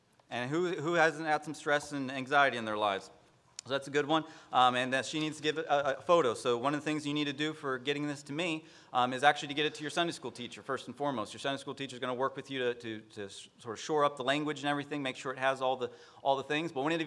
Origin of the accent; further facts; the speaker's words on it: Bible Belt, United States; Growing up in the Bible Belt, anybody you come across who goes to church maybe semi-regularly as a kid, they can relate to that story.